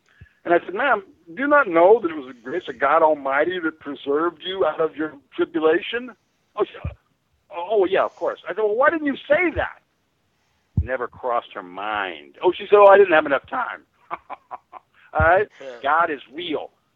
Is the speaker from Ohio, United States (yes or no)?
no; Colorado, United States; I didn't know what a Jew was. I was from Colorado.